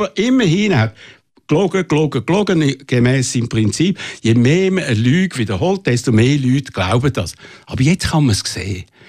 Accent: Switzerland; Das könnten wir als Schweizer sowieso nicht bieten.

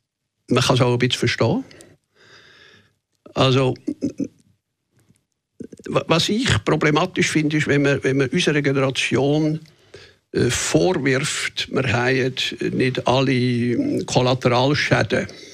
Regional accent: Beromünster, Lucerne, Switzerland; Also ich bin in Beromünster aufgewachsen, das ist kleine Flecken im Luzerner Land.

